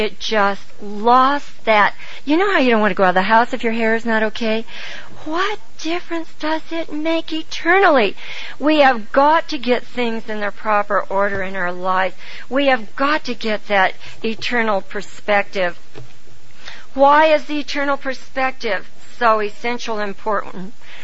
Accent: California, United States; you know, I'm a Californian and all this. We can get by with a lot if you are from California because they think we're kind of crazy anyhow.

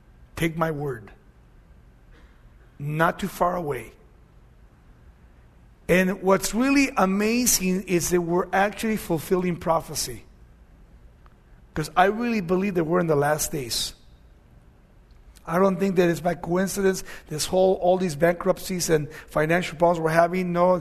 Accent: United States; As a veteran, as an American, as a father, grandfather, and as a pastor, teacher, I get really, really concerned with the church.

